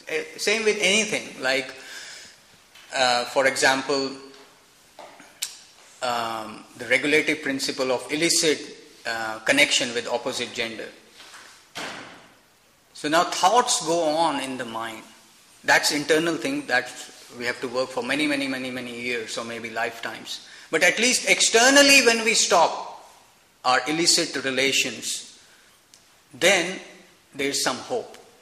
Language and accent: English; India; born there; English is a second language; You know, they'll say, externally we can be, I was born in India, externally we can be very humble.